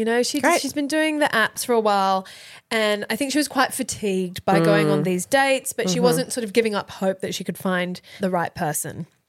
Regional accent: United States; Nope. I'm American. Nerds are big in the US.

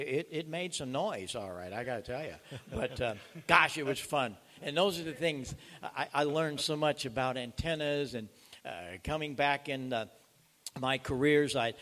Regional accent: Marissa, Illinois, United States; I grew up in Marissa, Illinois, about 50 miles southeast of St. Louis.

